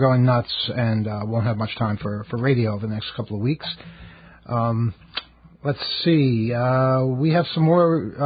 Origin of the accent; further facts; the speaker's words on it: Queens, New York, United States; I got my start in Queens. I grew up in Jamaica as a small child. And, it was, you know, it was all I knew back then, obviously. But it was bustling and thriving.